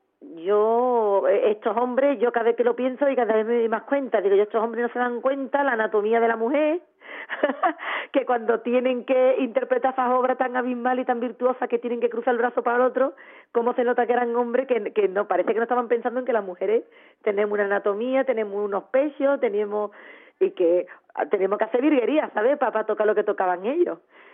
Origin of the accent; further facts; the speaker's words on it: Jerez de la Frontera, Andalusia, Spain; Yo, afortunadamente, me crié en Jerez de la Frontera